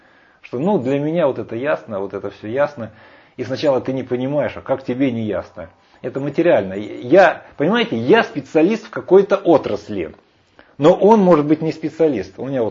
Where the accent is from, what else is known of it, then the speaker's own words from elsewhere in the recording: Ukraine; born there; Вот я родился в Украине